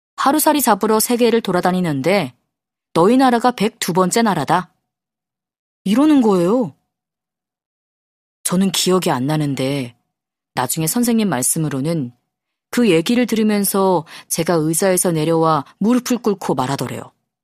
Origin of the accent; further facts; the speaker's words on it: Gangneung, Gangwon, South Korea; 제 고향이 강원도 강릉인데요. 서울에 와서 학교를 다닐 때도 방학만 되면 무조건 강릉에 가서